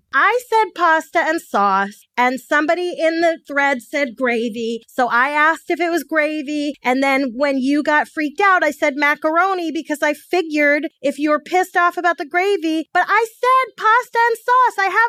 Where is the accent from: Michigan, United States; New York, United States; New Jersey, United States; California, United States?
New York, United States; Brooklyn; It's a Long Island thing. I'm from Brooklyn. What do you want?